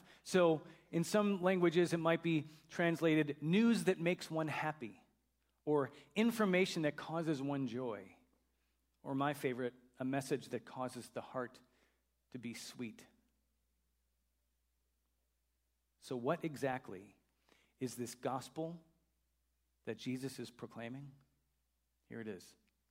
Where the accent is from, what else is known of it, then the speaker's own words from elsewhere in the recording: Chicago, Illinois, United States; I confess before all of you that I grew up a Chicago Bears fan. I grew up in Chicago.